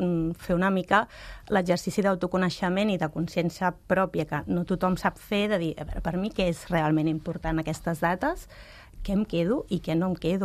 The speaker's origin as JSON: {"language": "Catalan", "town": "Sabadell", "region": "Catalonia", "country": "Spain", "said": "Tota la meva família és de Sabadell, jo soc de Sabadell."}